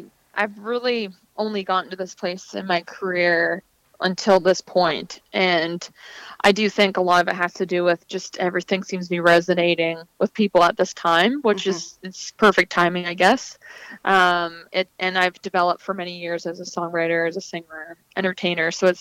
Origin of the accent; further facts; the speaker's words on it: Peterborough, Ontario, Canada; one of my mentors from my hometown of Peterborough